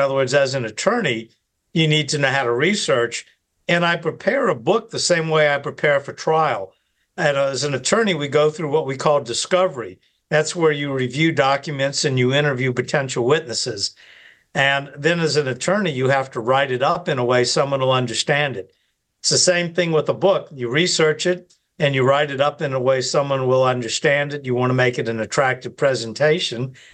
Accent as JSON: {"language": "English", "town": "New Orleans", "region": "Louisiana", "country": "United States", "tie": "born or raised there", "said": "yeah, I grew up in New Orleans. I've lived here my entire life."}